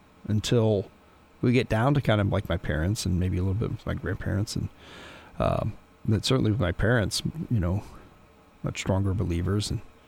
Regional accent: Detroit, Michigan, United States; born there; now in Toledo, United States; because I was born in Detroit, and my parents both were born and raised in Pittsburgh, and that's where all our family's from.

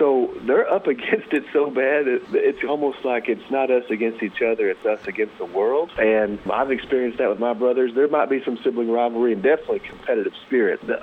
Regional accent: Texas, United States; I grew up in Texas where I still live, and I grew up with five brothers

